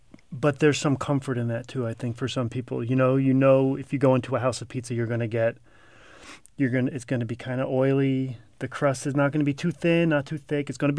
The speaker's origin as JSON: {"language": "English", "region": "New York", "country": "United States", "said": "I mean, it's I'm from New York and it's sort of the similar kind of pizza."}